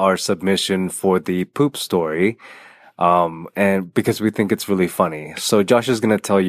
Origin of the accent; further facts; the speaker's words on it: Las Vegas, Nevada, United States; Hello, we are from Las Vegas.